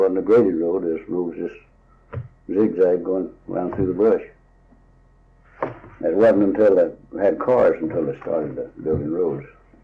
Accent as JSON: {"language": "English", "town": "Fannin", "region": "Texas", "country": "United States", "tie": "born or raised there", "also_born_or_lived": "Refugio", "said": "I was born in Goliad County, Fannin, a little town of Fannin between Victoria and Goliad. And I went to school there 3 years. And we moved to Refugio."}